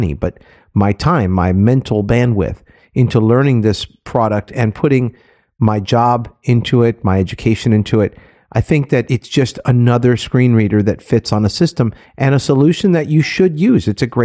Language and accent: English; Miami, Florida, United States; It's from my hometown down in Miami.